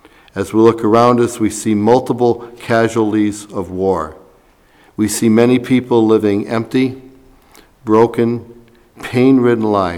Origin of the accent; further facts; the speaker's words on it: United States; I'm speaking as American.